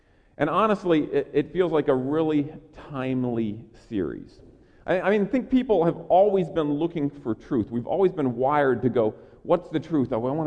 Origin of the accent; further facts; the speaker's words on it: Oregon, United States; born there; Now, how many of you think I was not born in Oregon? A couple of you don't think I was born in Oregon, all right?